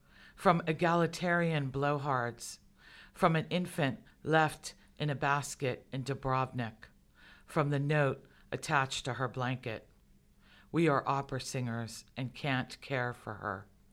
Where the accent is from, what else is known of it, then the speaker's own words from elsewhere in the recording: Pittsburgh, Pennsylvania, United States; I read a lot about my family. I grew up in Pittsburgh. I'm one of 10 children.